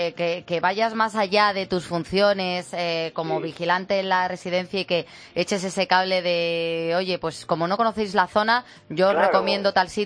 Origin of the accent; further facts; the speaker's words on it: Madrid, Community of Madrid, Spain; como soy de Madrid